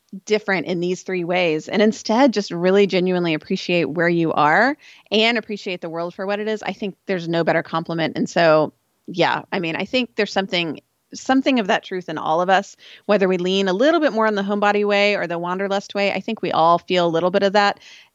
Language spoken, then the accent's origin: English; Austin, Texas, United States; also born or lived in Central Oregon / Turkey; instead of returning back to Central Oregon where we lived, we're going to actually move back to my hometown of Austin.